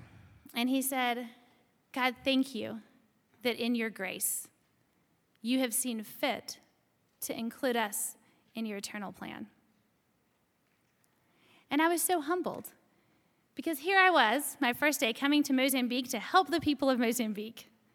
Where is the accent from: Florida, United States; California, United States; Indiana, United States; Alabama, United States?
Alabama, United States; I'm from Alabama, and in our house, guests don't do the dishes.